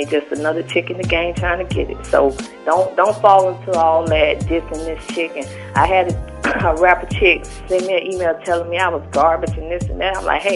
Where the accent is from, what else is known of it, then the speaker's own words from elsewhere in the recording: the South, United States; Y'all know I'm from the South.